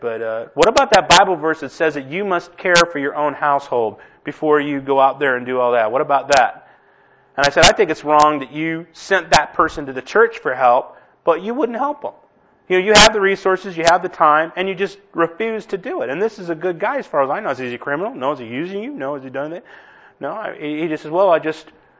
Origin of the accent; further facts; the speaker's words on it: Inglewood, California, United States; I grew up in Inglewood